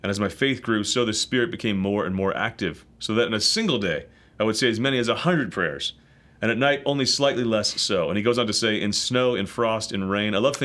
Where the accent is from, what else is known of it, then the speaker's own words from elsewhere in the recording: Ireland; As an Irishman, like, whatever.